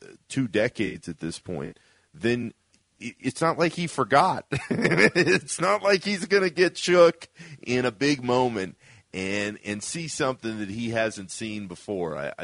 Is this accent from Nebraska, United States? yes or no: no; Orlando, Florida, United States; Everybody thinks Bears, but the reality is that I grew up in Orlando, and my grandpa has had Bucs season tickets for like 30 years.